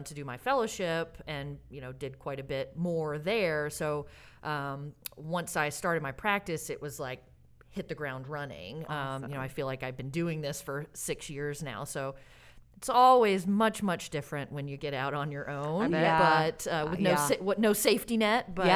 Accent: Alabama, United States; also born or lived in California / Massachusetts; now in Oregon, United States; because I grew up in Alabama. So Alabama to California to Massachusetts and now to Oregon.

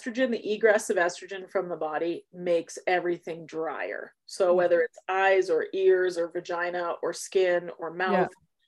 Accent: Canada; not just because we're Canadian

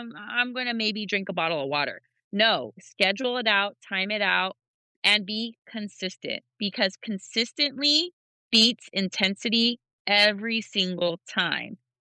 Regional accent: the South, United States; I'm from the South, or this is our culture.

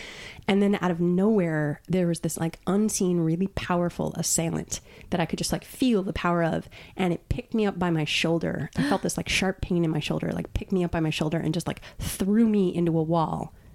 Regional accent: New York, United States; I have a younger sister. I grew up on Long Island.

